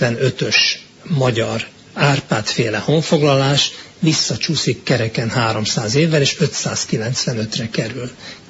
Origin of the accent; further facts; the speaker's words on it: Hungary; Ha másképpen nem, és más miatt nem, azért, mert magyarnak születtünk.